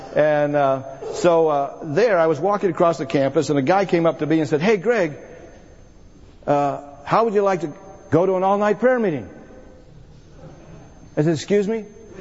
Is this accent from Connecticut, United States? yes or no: no; Aspen, Colorado, United States; When I grew up in Aspen, Colorado, and after I got converted